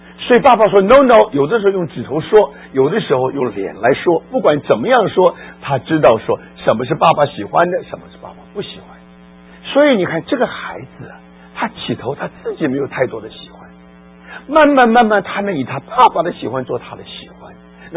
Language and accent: Chinese; China; 我是中国人，但是因为我长得跟日本人一样